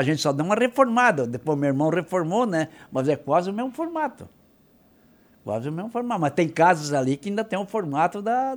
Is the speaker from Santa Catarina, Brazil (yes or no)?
yes; Urussanga, Santa Catarina, Brazil; Tenho orgulho de dizer assim, eu sou um uruçanguense. Nasci, me criei, estou com 74 anos, casei aqui na Igreja Matriz de Uruçanga